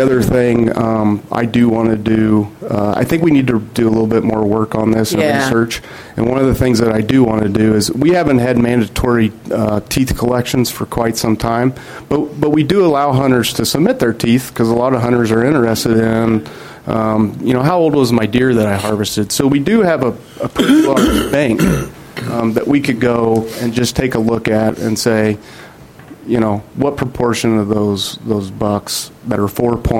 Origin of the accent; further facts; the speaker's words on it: Missouri, United States; I grew up in Missouri, in the Midwest, in the eastern states.